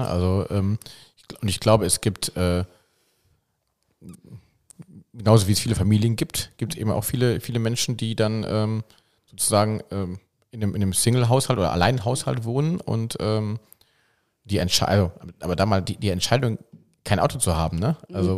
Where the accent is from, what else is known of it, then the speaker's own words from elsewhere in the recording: North Rhine-Westphalia, Germany; ich komme selber aus dem Oberbergischen, auf dem Land